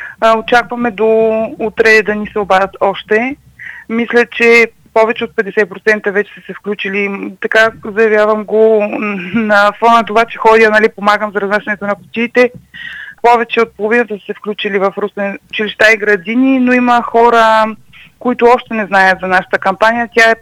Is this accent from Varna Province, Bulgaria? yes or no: no; Ruse, Ruse Province, Bulgaria; И ако ние успеем като русенци, ще бъдем много добре